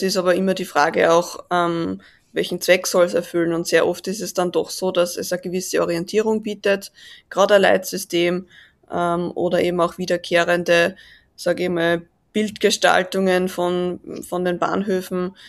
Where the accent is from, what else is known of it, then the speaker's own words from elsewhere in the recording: Austria; komme aus Österreich, wie man sicherlich auch an meinem Dialekt hört.